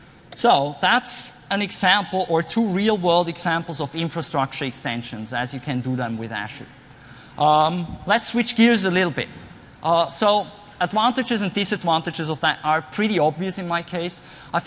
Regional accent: Austria; I was working with an ISV in my home country, Austria

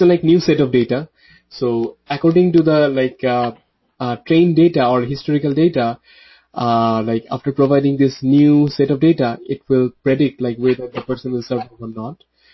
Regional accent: Saskatoon, Saskatchewan, Canada; I'm from Saskatoon, Saskatchewan, Canada, and I'm working as a researcher here at University of Saskatchewan.

